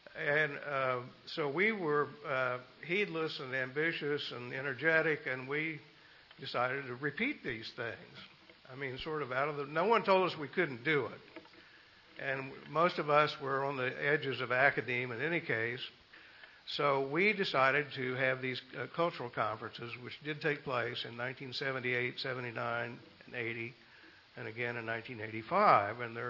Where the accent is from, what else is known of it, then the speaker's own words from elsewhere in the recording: Kansas City, United States; yes, I'm from Kansas City